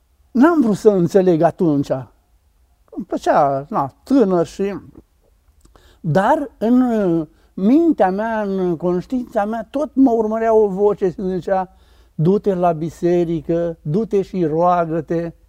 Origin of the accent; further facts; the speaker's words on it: Oltenia, Romania; now in Timișoara, Romania; Eu vin din Oltenia, am venit în Timișoara.